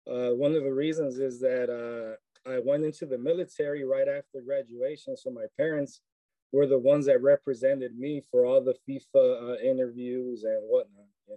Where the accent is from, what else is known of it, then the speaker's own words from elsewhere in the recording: South Gate, California, United States; Yeah, I grew up in Southgate, California. It's on the outskirts of the city of L.A.